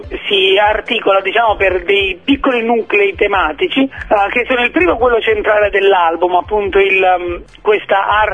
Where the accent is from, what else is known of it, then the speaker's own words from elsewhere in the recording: Agropoli, Campania, Italy; le strade del mio paese d'origine sono di Agropoli.